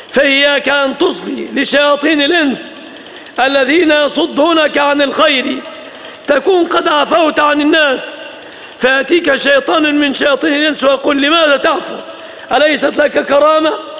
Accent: Egypt; اللهم احفظ بلادنا مصر

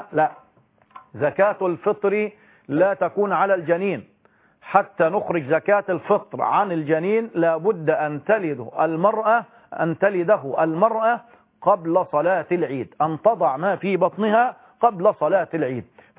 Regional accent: Egypt; مقدار الصاع عندنا في مصر بما يقدر بالكيلو

